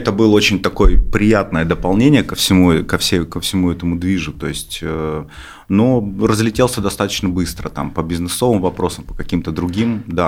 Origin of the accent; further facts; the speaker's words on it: Murmansk, Murmansk Oblast, Russia; Начну издалека. Я вырос в Мурманске, и там было много, естественно, знаете, всяких советских контор.